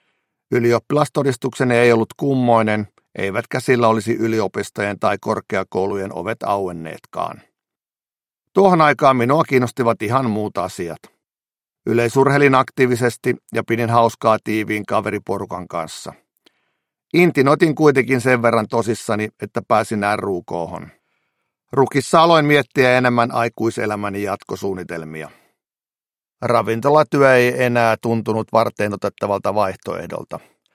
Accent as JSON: {"language": "Finnish", "town": "Riihimäki", "region": "Kanta-Häme", "country": "Finland", "tie": "born or raised there", "said": "Kotipaikkakunnallani Riihimäellä ei huumeita silloin katukuvassa näkynyt, ja koko myrkkyaihe oli pienen kaupungin kasvatille varsin outo."}